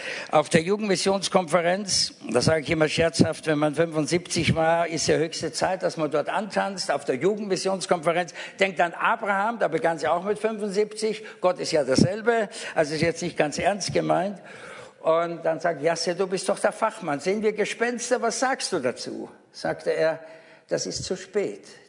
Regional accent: Eastern Austria, Austria; Also ich bin Österreicher, ich komme nicht aus dem Westen, sondern aus dem Osten.

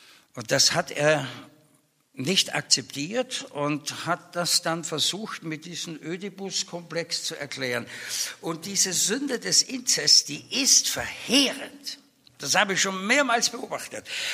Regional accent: Vienna, Austria; ich bin ja auch Wiener

